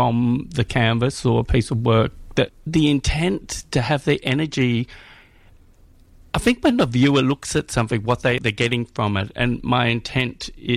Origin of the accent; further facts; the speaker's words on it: Frankston, Victoria, Australia; I grew up on the Mornington Peninsula in sort of South Frankston, and I went to school in Baxter and that whole area.